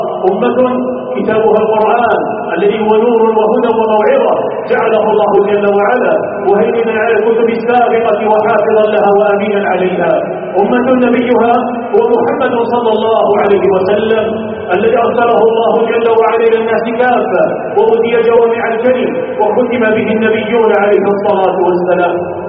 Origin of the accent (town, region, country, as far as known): Algeria